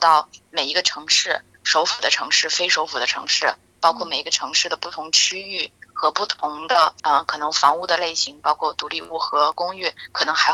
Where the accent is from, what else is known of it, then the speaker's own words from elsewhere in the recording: China; 尤其是我自己作为一个中国人嘛，我是特别关注中澳之间的这样的一个关系的。